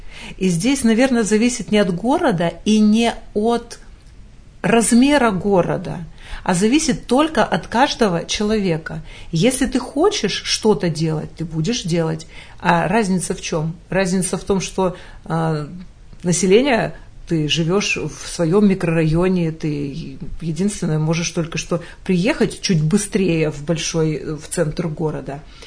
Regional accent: Amursk, Khabarovsk Krai, Russia; Я приехала из небольшого города нашей страны. Этот город находится в Хабаровском крае. И, наверное, проще даже сказать, что он находится просто рядом с большим городом, условно большим, Комсомольск-на-Амуре. Мой город называется Амурск.

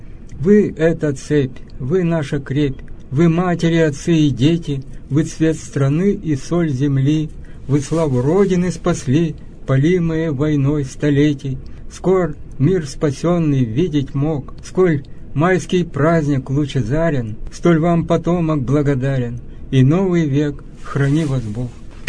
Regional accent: Tyumen, Tyumen Oblast, Russia; now in Yekaterinburg, Russia; Мы из Тюмени приехали сюда, в Екатеринбург, но тогда это был Свердловск.

